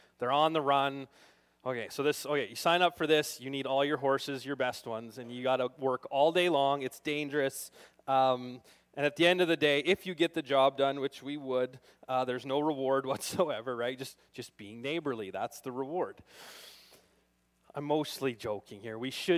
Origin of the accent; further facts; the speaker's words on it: Daysland, Alberta, Canada; We grew up in Daysland on a grain farm, and we're cowboys, like the real kind, I guess.